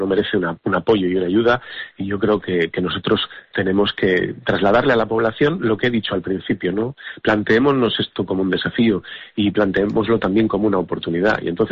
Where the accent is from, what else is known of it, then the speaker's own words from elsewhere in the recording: Castile and León, Spain; yo de donde vengo, Castilla y León